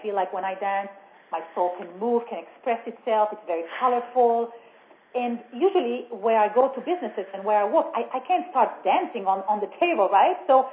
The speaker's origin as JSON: {"language": "English", "country": "Israel", "tie": "born or raised there", "said": "When I lived, I grew up in Israel, and I in a really very power-dominated, fear-based society. It's a country that's war-ridden."}